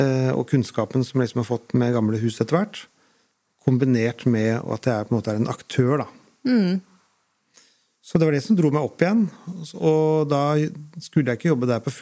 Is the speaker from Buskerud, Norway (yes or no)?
yes; Hønefoss, Buskerud, Norway; Jeg bodde jo borte i 10 år, altså jeg er jo fra Hønefoss, og så bodde jeg i Drammen først, og Sande Vestfold. i 10 år, hadde faktisk ikke noen planer om å flytte tilbake heller